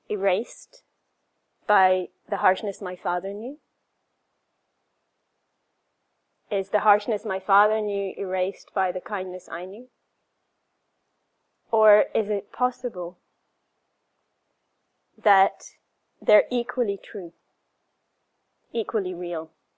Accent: Israel; how growing up in Israel inspired her to support the Palestinian cause

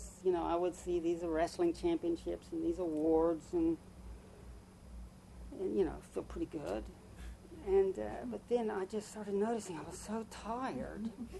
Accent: United States; my main religion growing up in America was happiness through achievement.

